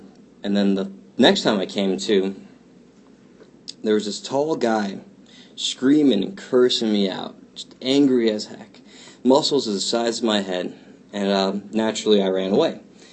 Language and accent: English; Summit, United States; I grew up in Summit, right next town over.